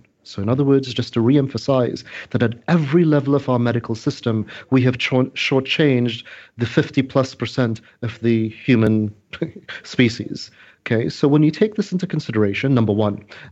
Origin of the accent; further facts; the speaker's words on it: Trinidad & Tobago; I'm a Caribbean mutt. I'm originally from Trinidad